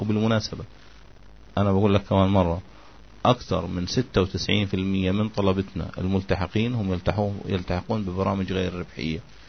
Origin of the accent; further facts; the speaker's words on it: Gaza, Gaza Strip, Palestine; سواء لدى الفرق العاملة عندنا في غزة أو لدى الفرق العاملة في رام الله